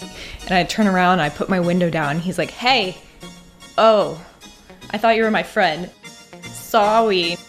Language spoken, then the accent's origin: English; Wilmington, Delaware, United States; I'm from Wilmington, Delaware.